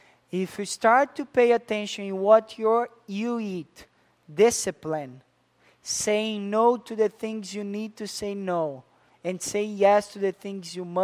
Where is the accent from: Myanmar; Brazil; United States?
Brazil; moved away; And I came from Brazil. I am an immigrant. I am the second batch of immigrants, if I could call that.